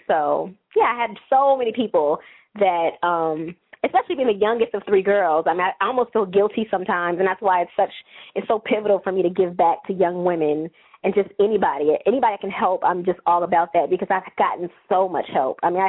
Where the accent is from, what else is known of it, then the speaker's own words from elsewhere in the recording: Chicago, Illinois, United States; I'm born and raised in Chicago.